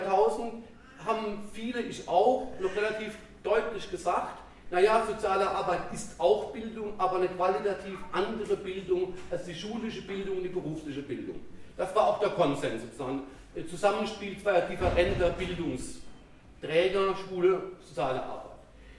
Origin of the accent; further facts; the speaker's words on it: Freiburg, Baden-Württemberg, Germany; Oder wo ich herkomme in Freiburg, da gibt es auch viele Touristen